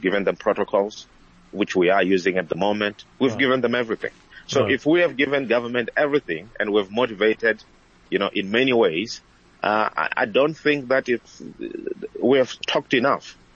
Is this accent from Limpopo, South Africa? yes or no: yes; Limpopo, South Africa; You know, I live in Gauteng, but I'm from Limpopo.